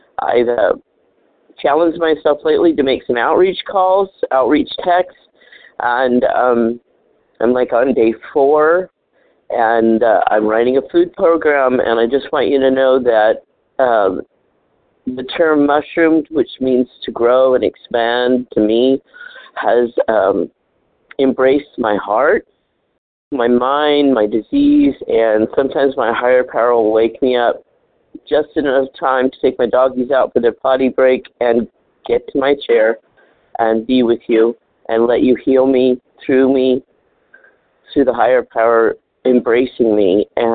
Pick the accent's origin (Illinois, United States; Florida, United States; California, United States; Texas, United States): California, United States; Hi, good morning. … I'm from California, and I am a member of Vision